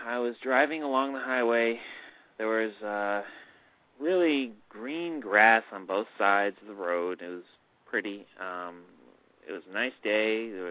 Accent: Brunswick, Maine, United States; I'm from Brunswick, Maine.

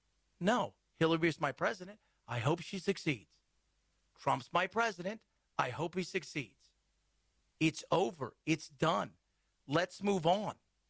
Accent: United States; Because I'm an American, I want my president to succeed.

